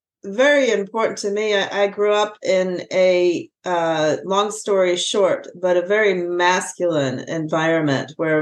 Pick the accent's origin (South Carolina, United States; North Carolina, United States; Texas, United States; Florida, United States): Texas, United States; Plano; And I grew up in Plano, Texas, north of Dallas, Texas